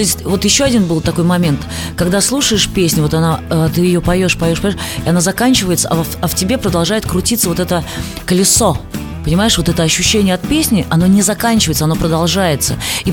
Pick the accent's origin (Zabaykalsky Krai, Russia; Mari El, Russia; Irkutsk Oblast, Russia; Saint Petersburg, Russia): Saint Petersburg, Russia; потому как я росла в Питере, потому как я впитывала эту культуру